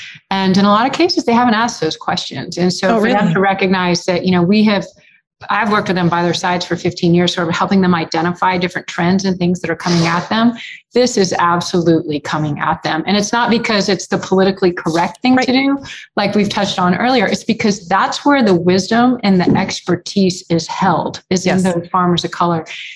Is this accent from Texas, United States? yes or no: yes; Houston, Texas, United States; I grew up in Houston, just like a regular kid.